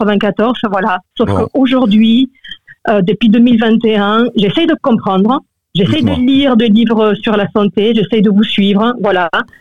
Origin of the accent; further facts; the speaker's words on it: Peru; French is a second language; Je suis originaire du Pérou. Je suis originaire du Pérou.